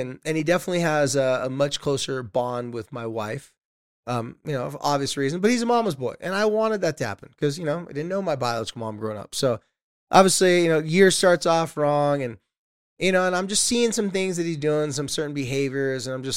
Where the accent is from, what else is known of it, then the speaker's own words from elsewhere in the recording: Carlsbad, California, United States; the hotel we stayed at was near Legoland, because my hometown's Carlsbad, Legoland's at.